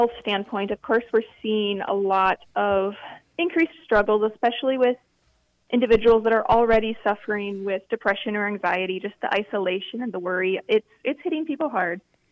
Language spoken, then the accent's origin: English; Sioux Falls, South Dakota, United States; now in Laverne, United States; I grew up in Sioux Falls, and then I've been living in Laverne for about 7 years now. So I am a Minnesota transplant, as I like to say.